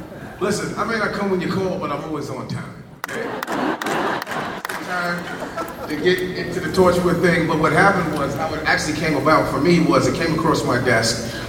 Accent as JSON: {"language": "English", "town": "Harlem", "region": "New York", "country": "United States", "said": "even though I'm from Harlem, I'm a big nerd too."}